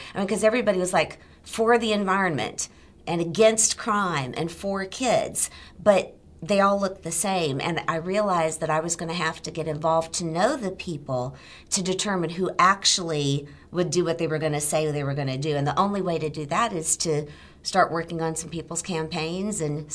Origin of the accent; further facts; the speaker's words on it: Nebraska, United States; now in Memphis, United States; Well, I grew up on a farm in Nebraska, and Nebraska's a very small state. It doesn't have a lot of folks in it.